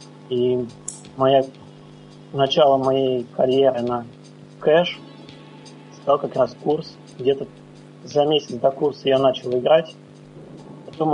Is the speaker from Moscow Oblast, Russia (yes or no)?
no; Saratov, Saratov Oblast, Russia; Ну, я сам из Саратова.